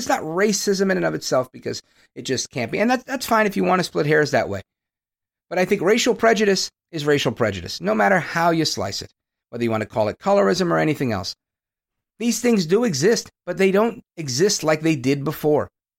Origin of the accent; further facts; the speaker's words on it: Brooklyn, New York, United States; the reason we moved from one apartment to the next when we grew up in Brooklyn was because certain neighbors in the Italian and Irish areas didn't want Hispanics